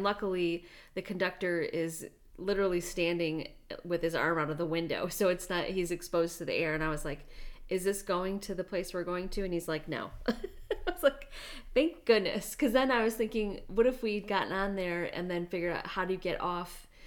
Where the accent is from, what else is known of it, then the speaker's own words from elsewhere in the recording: Chicago, Illinois, United States; I mean, we're from Chicago, so we've taken the train into the city for years, and taken the Metra and things like